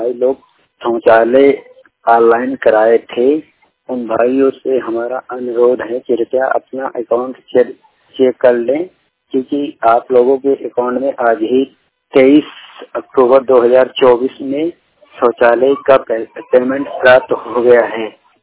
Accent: Barabanki, Uttar Pradesh, India; मैं उत्तर प्रदेश जिला बाराबंकी का रहने वाला हूँ।

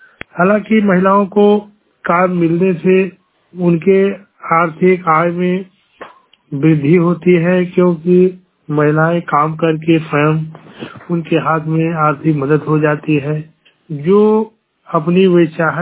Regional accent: Dasauta, Uttar Pradesh, India; मैं बस्ती जिले के ग्राम दसौता पोस्ट बाकुखर विकासखंड सौघाट जनपद बस्ती का निवासी हूँ। मेरी उम्र 43 साल है।

